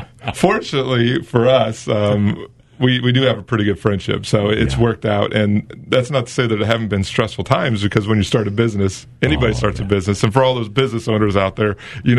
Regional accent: Galesburg, Illinois, United States; So, I lived here all my life, yeah, except for the time I was over in Monmouth when I was going to school at Monmouth College.

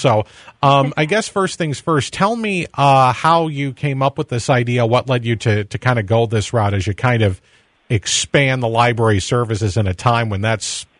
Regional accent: Kewaunee, Wisconsin, United States; my hometown of Kewaunee, the library there has opened back up

